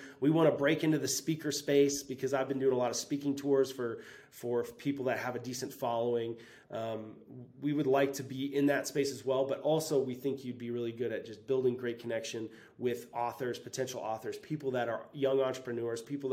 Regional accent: Midwest, United States; So I come from, I was a third generation pastor growing up in the Midwest.

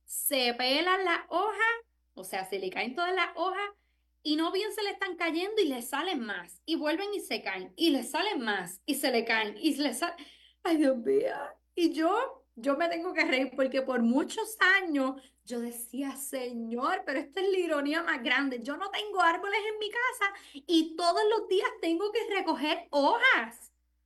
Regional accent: Puerto Rico; Porque uno siempre, como boricua, uno relajaba

